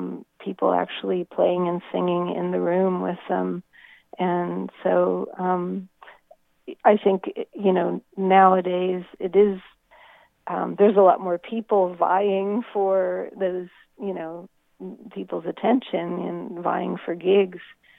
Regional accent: Pittsburgh, Pennsylvania, United States; I grew up in Pittsburgh, and my father worked in the steel industry

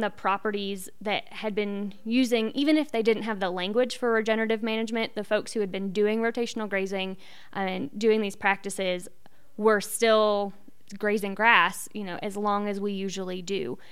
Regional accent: West Virginia, United States; so I grew up in West Virginia, but I spent a few years out here in the West working on regenerative cattle operations.

